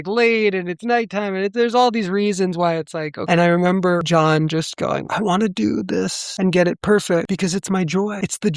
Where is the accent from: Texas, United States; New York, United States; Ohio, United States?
New York, United States; You know, I grew up in New York. I'm many generations. My family's been in New York.